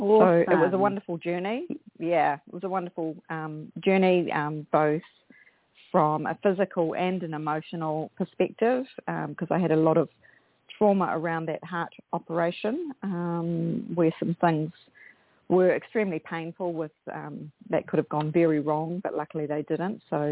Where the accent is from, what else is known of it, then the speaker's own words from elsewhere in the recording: Bay of Plenty, New Zealand; also born or lived in Australia; I grew up rurally in the Bay of Plenty in a large family of five children, seven of us in total.